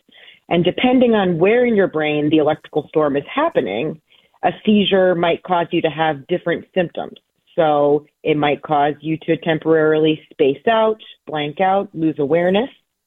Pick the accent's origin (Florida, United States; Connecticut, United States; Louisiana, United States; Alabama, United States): Connecticut, United States; Hartford; born there; Yeah, so, I was born in Connecticut at Hartford Hospital, the same place where I'm working now.